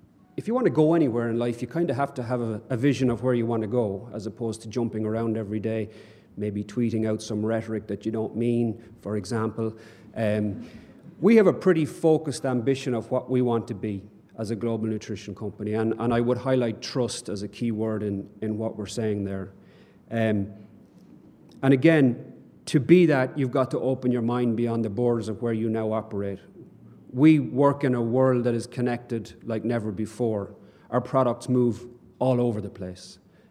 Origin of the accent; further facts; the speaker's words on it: Ireland; moved away as an adult; now in United States; there's a slight hint of Irishness behind 6 years of living in the US. It's barely detectable, but it's there.